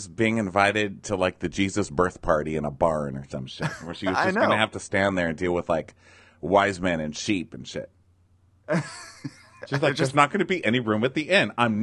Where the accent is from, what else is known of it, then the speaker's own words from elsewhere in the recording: Massachusetts, United States; When I was growing up in the Berkshires, there was a kitchen where we grew up where my mother would cook